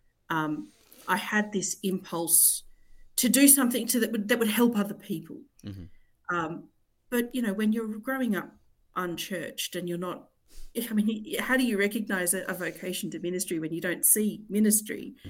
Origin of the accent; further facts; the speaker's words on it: Cape Town, Western Cape, South Africa; now in Australia; I'm originally from Cape Town. Your listeners can't see me, so I'll clarify that I was a white South African.